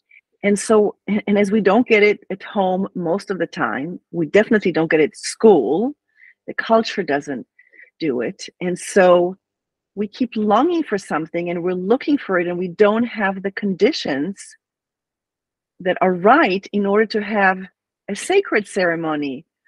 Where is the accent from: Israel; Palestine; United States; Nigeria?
Israel; well, I'm from Israel, so go to the army for 2 years, get married, have kids